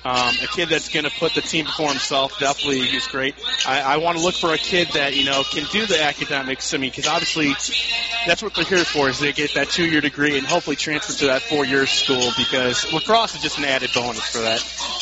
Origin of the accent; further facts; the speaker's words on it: North Carolina, United States; born there; I'm actually kind of a local boy. I was born in North Carolina. My parents are from upstate New York, the Syracuse region.